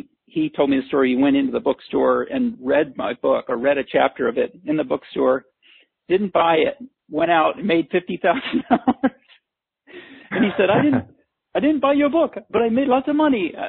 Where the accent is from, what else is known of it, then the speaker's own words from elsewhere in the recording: Naperville, Illinois, United States; Naperville. So if someone's from Chicago, Naperville is a suburb of that. I will say, hey, yeah, I grew up in Naperville.